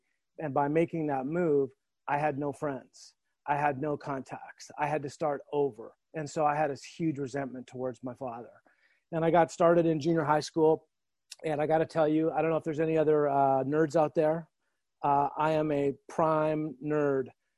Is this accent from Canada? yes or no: yes; Edmonton, Alberta, Canada; I was born in Edmonton, Alberta, Canada. It's freezing cold. There's not a lot to do. Grew up in a nice home.